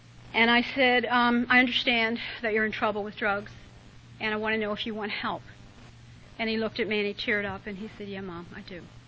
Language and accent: English; Maryland, United States; Hey, I'm from Harford County.